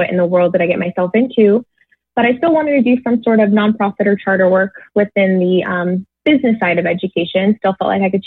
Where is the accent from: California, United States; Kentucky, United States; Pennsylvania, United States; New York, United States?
California, United States; Yeah, so born and raised in Orange County, was those typical ones that never left the bubble.